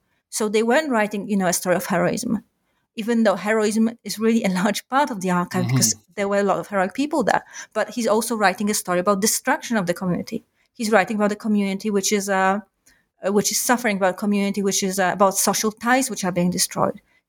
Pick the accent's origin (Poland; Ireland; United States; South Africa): Poland; Warsaw, Masovian Voivodeship; I am from Warsaw originally. I grew up in Warsaw, and Warsaw is a very strange city in many ways, and it's a city which is steeped in history, and especially legacy, memory, and often silence about the history of the Second World War.